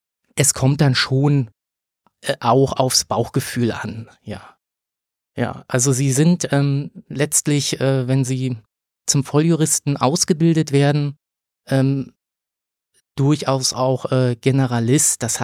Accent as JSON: {"language": "German", "region": "Berlin", "country": "Germany", "tie": "born or raised there", "said": "Also ich bin in Berlin geboren, habe dann hier Abitur gemacht"}